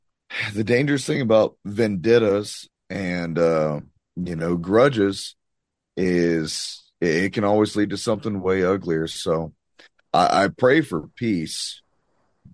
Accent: United States; I would like to see that fixed because I'm an American and I live here.

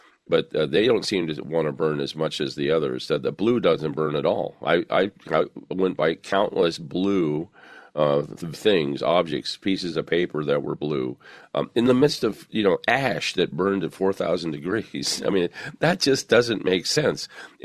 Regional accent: California, United States; Ladies and gentlemen, I grew up in Southern California. I was in a huge fire in 1969, in which we went up on the roof and we battled the fire for 6 strong hours.

